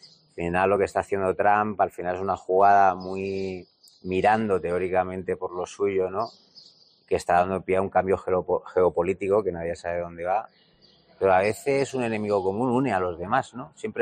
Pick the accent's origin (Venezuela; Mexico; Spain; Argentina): Spain; L'Hospitalet de Llobregat, Catalonia; Yo soy de Hospitalet, del Extraradio de Barcelona y de ahí de Badalona